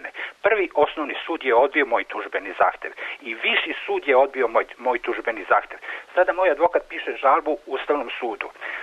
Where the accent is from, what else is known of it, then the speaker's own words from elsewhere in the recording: Belgrade, Serbia; iz Beograda sam.